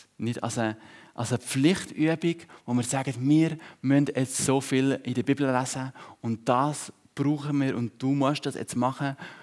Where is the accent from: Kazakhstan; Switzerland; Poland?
Switzerland; obwohl wir bei uns in der Schweiz ja genug Nahrung haben an Brot